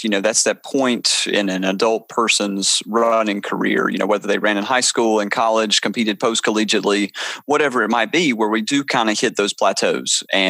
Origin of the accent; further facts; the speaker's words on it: Georgia, United States; Well, growing up in Georgia, I think my pores, they became accustomed to dilating a certain way